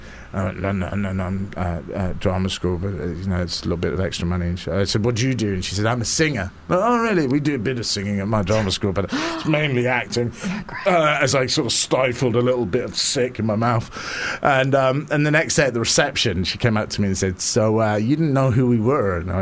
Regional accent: Aberdeen, Scotland, United Kingdom; born there; I was born in Scotland, in Aberdeen.

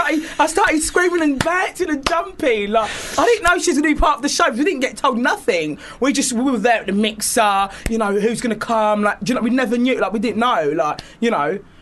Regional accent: Greenwich, London, United Kingdom; I'm from Greenwich, not Essex, guys.

